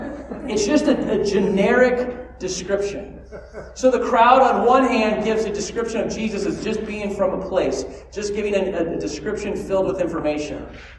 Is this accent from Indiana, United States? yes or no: no; California, United States; because I grew up near Oceanside and I grew up near that space, and it was nothing like that when I grew up.